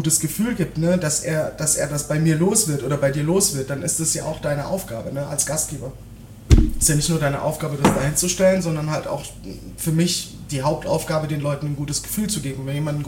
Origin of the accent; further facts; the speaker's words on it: Freiburg, Baden-Württemberg, Germany; Ich komme ja aus Freiburg